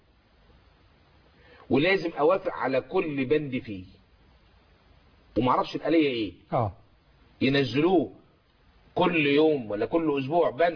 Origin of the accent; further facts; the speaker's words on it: Egypt; انا كمصري.